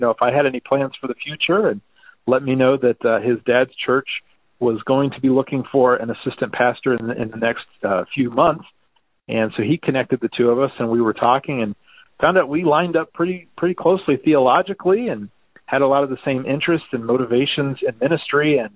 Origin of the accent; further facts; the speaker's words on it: Canton, Ohio, United States; born there; Yeah, so I was actually born here in Ohio in a little city called Canton. And thankful for that heritage, thankful to be a Buckeye.